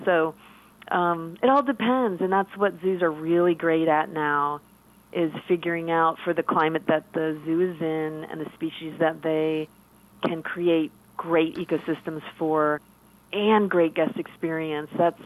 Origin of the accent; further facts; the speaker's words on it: Miami, Florida, United States; You know, having the luxury like you did of growing up in Miami, I had the Everglades, the Keys, you know, the beaches at my disposal.